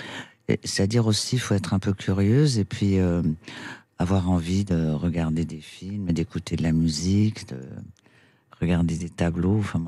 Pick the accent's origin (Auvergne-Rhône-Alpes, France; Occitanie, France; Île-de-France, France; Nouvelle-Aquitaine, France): Occitanie, France; Castres; born there; also born or lived in Perpignan; Oui, je suis né à Castres, bien sûr.